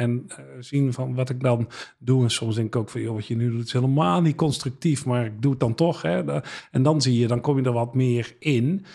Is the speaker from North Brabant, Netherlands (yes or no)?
yes; Roosendaal, North Brabant, Netherlands; Ik ben opgegroeid in West-Brabant, in Roosendaal. Ja, dat is best een grote stad qua inwoners. Maar qua cultuur is het wel een dorp. Daar heb ik gewoon een hele relaxte, warme jeugd gehad.